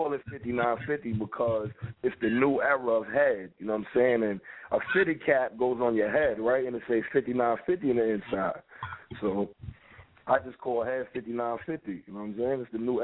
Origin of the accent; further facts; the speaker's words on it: Queens, New York, United States; I'm from Roseville, where we pop Rosé, you know what I'm talking about? That's Queens. Roseville in Queens.